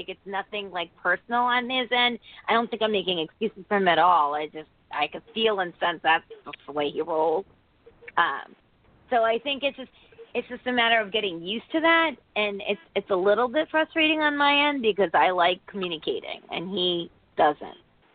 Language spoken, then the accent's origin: English; India; Yes, I'm Indian.